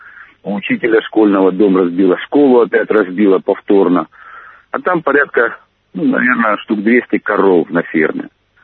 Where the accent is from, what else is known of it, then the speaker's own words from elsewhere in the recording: Lysychansk, Luhansk Oblast, Ukraine; born there; Я здесь родился недалеко от этого места, где сейчас нахожусь. Я родился в Лисичанске, это 50 километров отсюда. Вот 50 километров отсюда, 50 лет назад я родился.